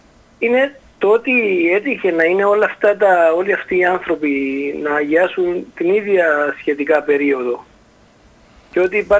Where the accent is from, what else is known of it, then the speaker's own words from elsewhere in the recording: Paphos, Paphos District, Cyprus; από Πάφο.